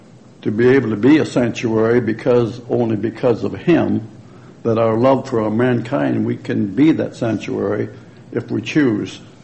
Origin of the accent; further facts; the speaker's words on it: Michigan, United States; In my childhood, I came from Michigan.